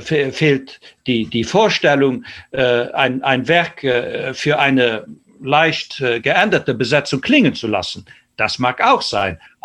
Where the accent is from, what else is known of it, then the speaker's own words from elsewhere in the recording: Luxembourg; bei uns in Luxemburg, wenn man in so manchen Keller von einem Blasmusikverein geht